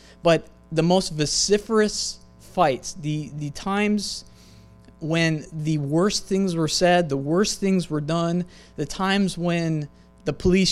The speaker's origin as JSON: {"language": "English", "region": "Montana", "country": "United States", "said": "You know, we're not California people. We're from Montana."}